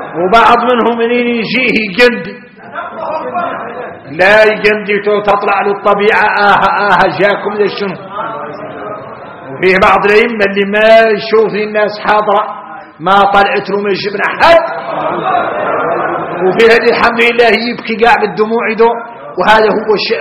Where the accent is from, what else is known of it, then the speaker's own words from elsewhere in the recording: Mauritania; احنا موريتاني متعارفي